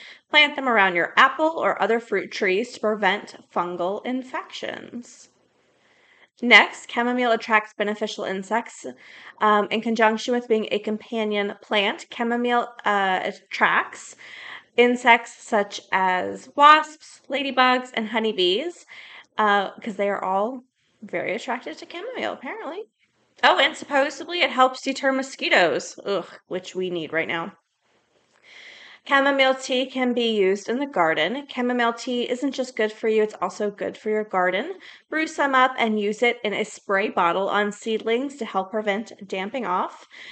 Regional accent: the South, United States; because I grew up in the South and we drink black tea.

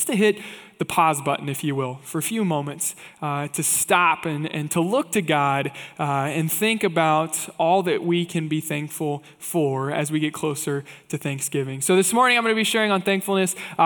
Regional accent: Kansas, United States; For me, I'm originally from Kansas, so whenever I can, we try to make an 8-hour drive home

